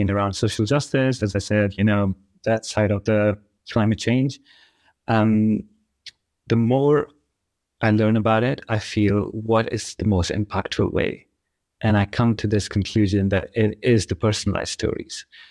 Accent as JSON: {"language": "English", "region": "Jammu and Kashmir", "country": "India", "tie": "born or raised there", "said": "Jammu and Kashmir, where I'm from, and specifically in the rural areas, because my hometown is nested on just on the border of India-Pakistan, quite sensitive and turbulent area because of the militarization in the area."}